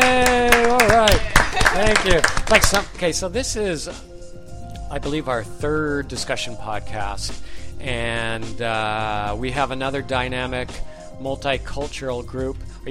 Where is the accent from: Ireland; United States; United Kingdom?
United States; born there; And I was born in America, but, my great-grandfathers immigrated here.